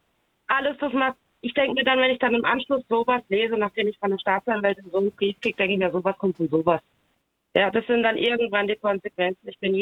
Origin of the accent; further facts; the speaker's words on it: Freiburg, Baden-Württemberg, Germany; born there; Und ich mit meinem türkischen Nachnamen kriege direkt den Koran um die Ohren gehauen. Ja, und zahle ein Ticket. Ich bin in Freiburg geboren.